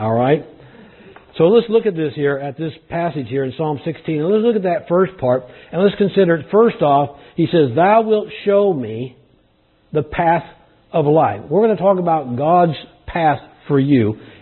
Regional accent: California, United States; I mean, I was born and raised in California, planned to stay in California all my life.

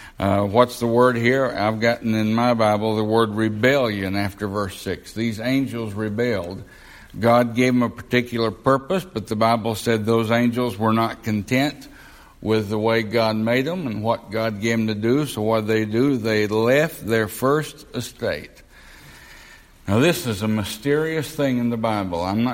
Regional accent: Tennessee, United States; You know, down in the South and in my home state of Tennessee, I forget the number, but an overwhelming number of Baptist churches were overtaken by the Church of Christ.

